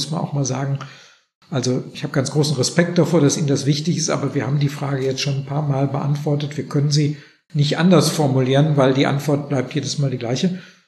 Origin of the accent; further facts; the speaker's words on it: Gelsenkirchen, North Rhine-Westphalia, Germany; ich komme aus Gelsenkirchen